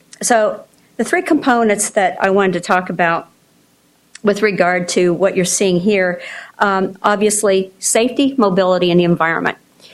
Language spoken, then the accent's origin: English; East Coast, United States; I grew up on the East Coast.